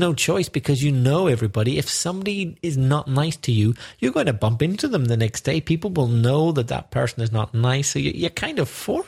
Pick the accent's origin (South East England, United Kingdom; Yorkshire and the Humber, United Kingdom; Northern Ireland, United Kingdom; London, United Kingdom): Northern Ireland, United Kingdom; Belfast; Quite a strange street in a way, because the city bus service ended in my street.